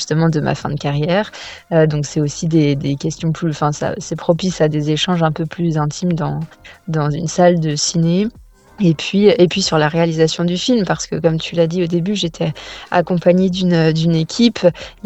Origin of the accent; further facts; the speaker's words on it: Toulouse, Occitanie, France; moi je suis de Toulouse